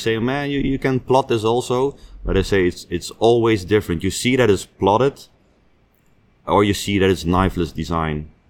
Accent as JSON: {"language": "English", "country": "Netherlands", "tie": "born or raised there", "said": "Yes, always from my hometown."}